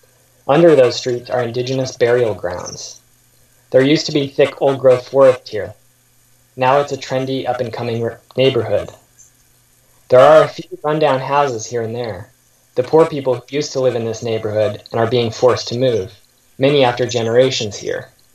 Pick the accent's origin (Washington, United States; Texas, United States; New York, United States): Washington, United States; Seattle; you said in my bio in the intro that I grew up in Seattle in the post-WTO era and gained political consciousness during that period.